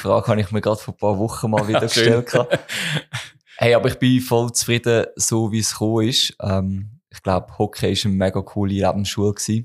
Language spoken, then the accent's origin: German; Steinhausen, Zug, Switzerland; aufgewachsen bin ich in Steinhaus im Kanton Zug.